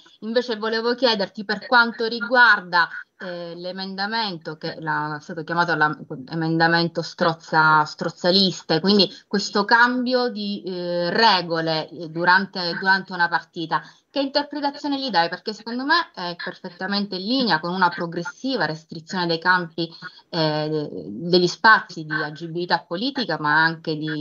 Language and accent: Italian; Sicily, Italy; io sono siciliana